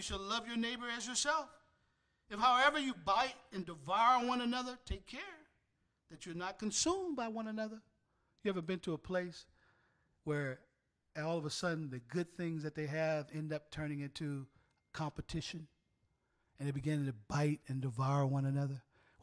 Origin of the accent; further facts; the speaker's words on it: Virginia, United States; I grew up in Virginia, and I had neighbors who had a fence in their yard.